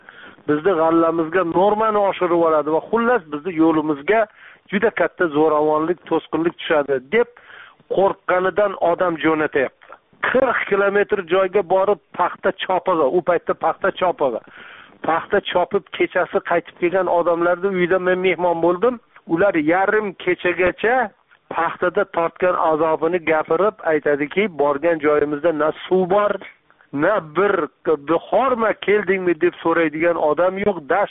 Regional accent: Jizzakh, Jizzakh Region, Uzbekistan; men o'zim tug'ilib o'sgan Jizzax tumanini Malgizor tol etaklarida o'zim bolaligim o'tgan, o'zim tug'ilgan qishloqlarda ancha vaqt yurishimga to'g'ri keldi.

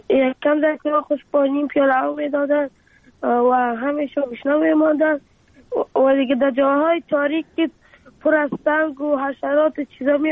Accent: Afghanistan; افغانستان و وطن خودم را بسازم

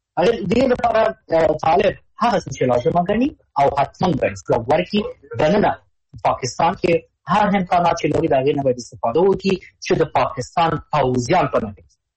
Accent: Afghanistan; زه افغان یم او دا د افغاني لوري څخه زه غواړم چې تحریم کړم.

